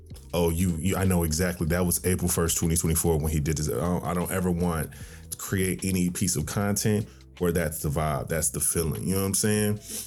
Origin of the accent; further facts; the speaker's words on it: Tennessee, United States; I'm not from Nashville, to make that specific, but I'm from Tennessee. So I've always grown up around country